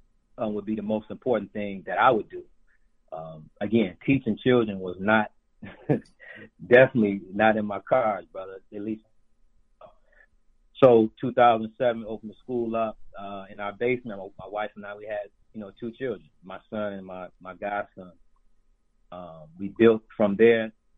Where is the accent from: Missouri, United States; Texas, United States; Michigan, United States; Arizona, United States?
Michigan, United States; Detroit; I'm really from Detroit. So, you know, I was that crucible in Detroit is something different.